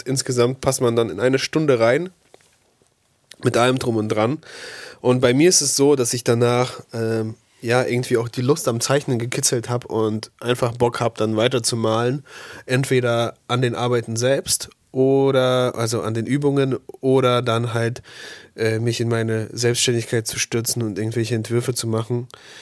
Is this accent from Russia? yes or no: yes; Siberia, Russia; Nein, ich komme aus Sibirien und da ist das so ein Ding mit den Jahren und der Bezeichnung, der tierische Bezeichnung der Jahre.